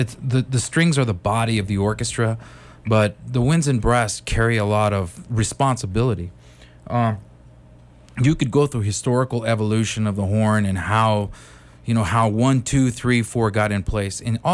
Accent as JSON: {"language": "English", "town": "Las Cruces", "region": "New Mexico", "country": "United States", "tie": "born or raised there", "said": "And even here, when I was growing up in Las Cruces and playing, it was a lot of fun"}